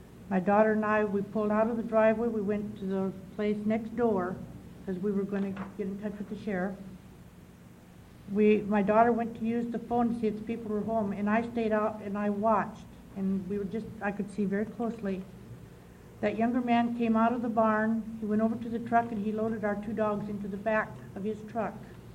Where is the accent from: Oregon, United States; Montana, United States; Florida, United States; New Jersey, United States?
Oregon, United States; Tangent; from Tangent.